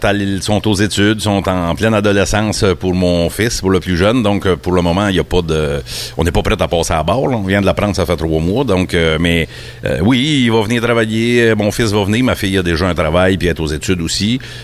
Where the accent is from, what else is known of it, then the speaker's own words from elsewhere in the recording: Saint-Côme, Quebec, Canada; T'sais, moi, je suis natif de Saint-Côme